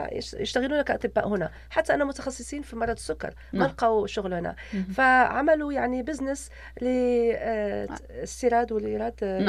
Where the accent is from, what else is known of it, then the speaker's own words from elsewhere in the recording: Morocco; انا عربيه، انا مسلمه، انا من المغرب